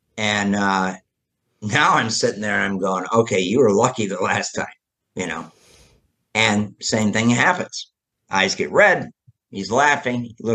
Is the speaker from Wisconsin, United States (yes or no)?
no; New York, United States; Yeah, I grew up upstate New York, farm country in the Finger Lakes region.